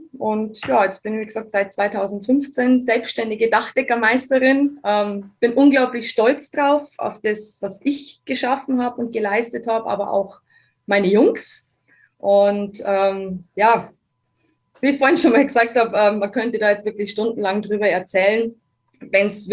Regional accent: Bavaria, Germany; Aber auch wenn ich versuche, Hochdeutsch zu reden, kann ich meine Herkunft nicht leugnen. Also ja, ich bin aus Bayern. … bin 35 Jahre alt

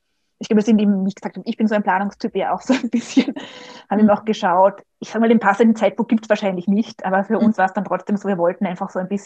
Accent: Vienna, Austria

